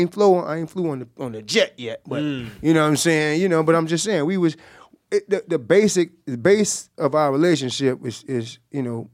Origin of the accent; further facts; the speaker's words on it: Jacksonville, Florida, United States; Well, we grew up together. We from the same block. You know, he's from Myrtle Avenue. I'm from Moncrief.